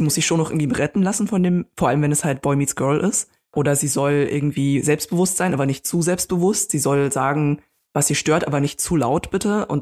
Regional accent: Munich, Bavaria, Germany; moved away as an adult; now in Berlin, Germany; Ich bin ursprünglich aus München, 2010 nach Berlin gezogen fürs Studium der vergleichenden Literaturwissenschaft. Ich bin halb Chinesin.

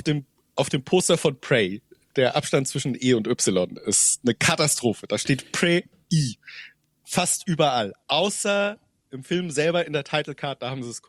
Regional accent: Zug, Switzerland; Auch in meiner Heimatstadt, in Zug ist das in der Schweiz

